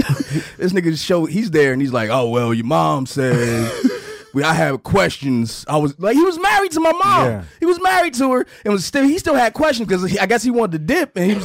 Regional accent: New Jersey, United States; So I'm from Jersey. And I don't know if anybody noticed or not. If you ever make a child, do not do it in Jersey.

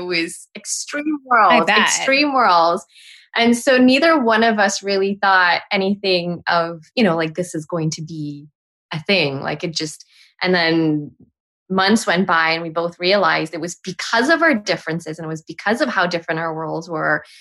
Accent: Guyana; now in Canada; I was brought up in Guyana. I moved to Canada 2002. It was rough moving as an immigrant to Canada.

